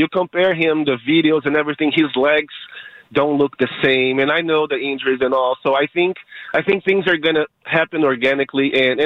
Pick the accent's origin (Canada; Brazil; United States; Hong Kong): Brazil; I'm from Brazil.